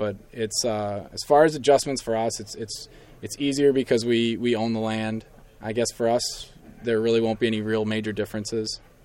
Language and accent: English; Rosendale, Wisconsin, United States; I'm from Rosendale, Wisconsin. I actually went to school for agronomy at UW River Falls.